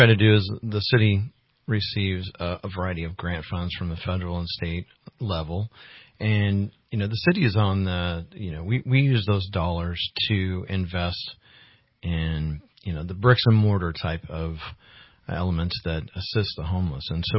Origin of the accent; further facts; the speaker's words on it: Redding, California, United States; I grew up in the North State, so I grew up here, and I was born in Reading, and I've been here since 1970.